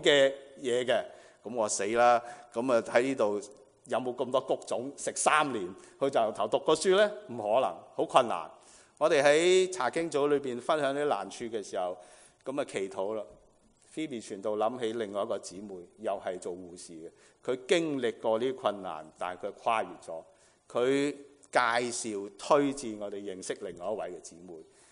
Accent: Hong Kong; now in Vancouver, Canada; 1991年的2月1号我由香港移民来温哥华飞到来，就是星期六

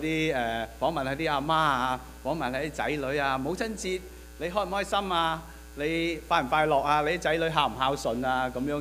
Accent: Hong Kong; 我哋香港人咧有一句嘅説話叫大隻講

